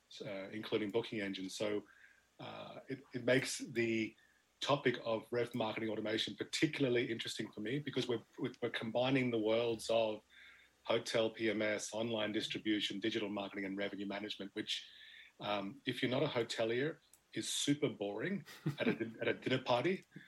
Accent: Australia; moved away as an adult; now in United Kingdom; I'm Australian, now living in the UK for almost 10 years.

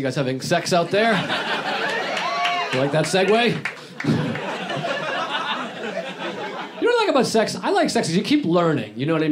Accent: Boston, Massachusetts, United States; I'm from Boston.

